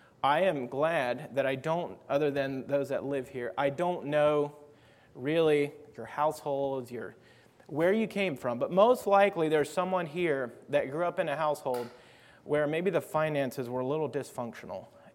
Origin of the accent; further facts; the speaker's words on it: Greeneville, Tennessee, United States; also born or lived in Kenya; So I grew up in East Tennessee in the Greenville congregation there, if you know anyone from there. And at age 10, our family went to Kenya, Africa to do mission work. So we were there for 4 years, 10 years old, 14 years old, and came home from that.